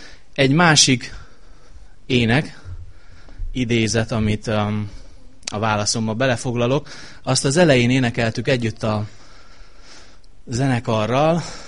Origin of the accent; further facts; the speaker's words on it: Satu Mare, Satu Mare County, Romania; now in Debrecen, Hungary; ez a gyülekezet, az, ahol születtem és ahol felnevekedtem. Ezt más gyülekezet nem veheti el a szatmári gyülekezettől